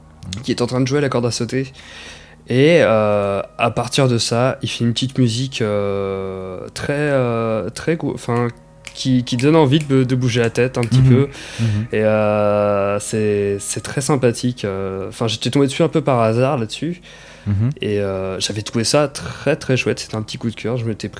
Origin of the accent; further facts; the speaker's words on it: Le Mans, Pays de la Loire, France; je suis originaire du Mans, je suis un Sartois pur souche, pas pur souche, parce que malheureusement j'ai des racines vendéennes.